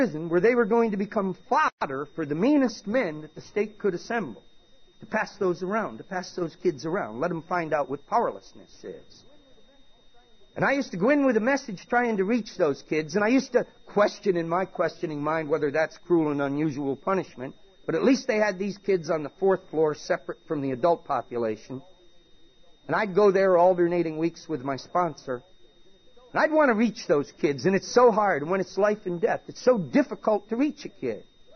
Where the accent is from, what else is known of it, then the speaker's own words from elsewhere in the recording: Florida, United States; I'm from South Florida